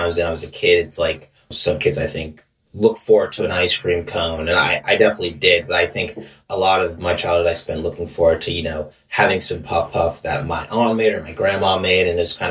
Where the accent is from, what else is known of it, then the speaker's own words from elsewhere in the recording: Doylestown, Pennsylvania, United States; now in Washington, D.C., United States; So I grew up outside of Philadelphia, small town called Doylestown, outside the suburbs of Philly. And then my parents are both from Nigeria.